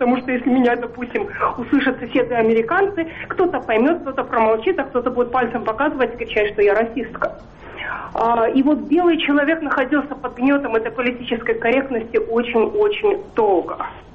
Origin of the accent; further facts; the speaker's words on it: New York, United States; also born or lived in Manhattan; Я не совсем из Нью-Йорка, хотя мы очень долго жили в Манхэттене. Да. Я из пригорода Нью-Йорка, из такого белого, довольно состоятельного городка.